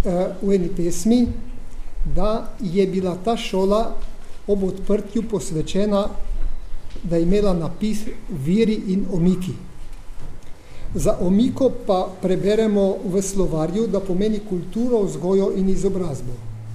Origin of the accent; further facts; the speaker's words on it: Barka, Coastal–Karst, Slovenia; Jaz sem rojen na Barki. To je vas. In tam sem hodil v prve štiri razrede osnovne šole.